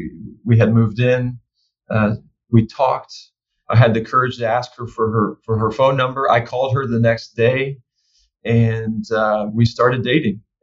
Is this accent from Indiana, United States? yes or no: yes; Indiana, United States; I grew up around Butler's campus a lot. We'd go see performances at Clues and basketball games and football games. So it was kind of part of my youth.